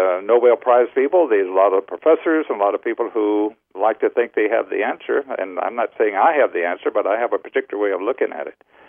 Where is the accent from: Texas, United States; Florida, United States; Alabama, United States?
Texas, United States; I think every Texan, including myself, when one is growing up in Texas